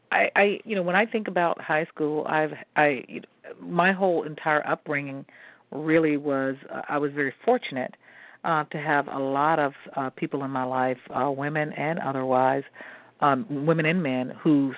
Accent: Greenville, Mississippi, United States; My roots are southern. I am originally from Greenville, Mississippi, in the heart of the Delta in Mississippi, where I am the youngest of 10 children.

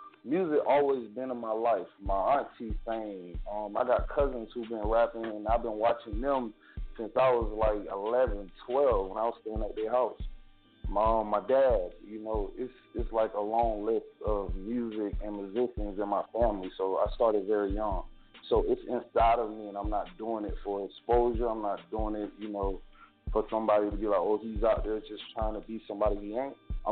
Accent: South Carolina, United States; born there; now in Orlando, United States; I'm from South Carolina. I was born originally, but right now I reside in Orlando.

